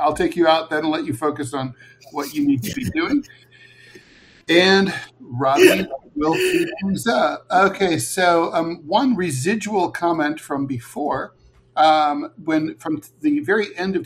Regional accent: Kettering, Ohio, United States; And I remember my mom and I growing up in Kettering, south of Dayton. It was the late 1970s

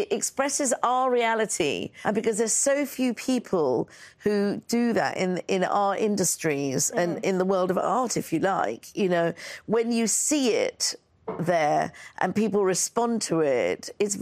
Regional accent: United Kingdom; But being a British filmmaker, I had to take

